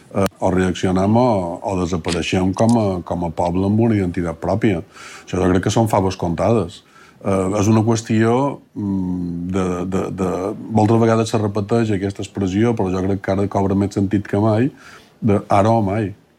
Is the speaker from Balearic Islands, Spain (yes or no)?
yes; Balearic Islands, Spain; ens perdrem nosaltres com a mallorquins